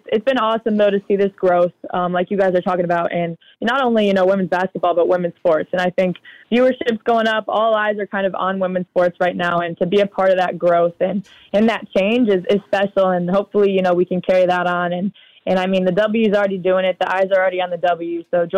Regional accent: Cleveland, Ohio, United States; also born or lived in Akron; I was born in Akron and grew up in Cleveland, Berea area.

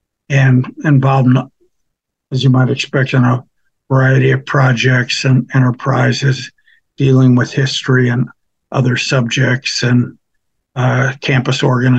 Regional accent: Ohio, United States; moved away as an adult; I grew up in Ohio, and then in 1967 came to South Carolina on what I thought would be a temporary teaching assignment

